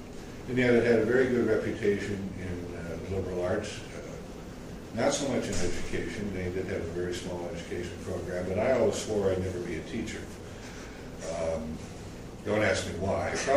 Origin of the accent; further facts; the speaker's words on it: Chicago, Illinois, United States; also born or lived in Winnipeg, Canada; we stayed in the Chicago area. And so most of my youth was spent in Chicago.